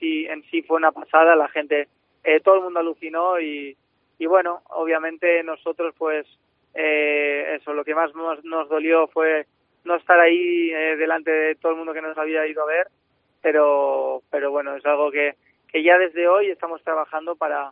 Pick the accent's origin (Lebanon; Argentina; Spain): Spain; León, Castile and León; nosotros, claro, somos de León, no tenemos mar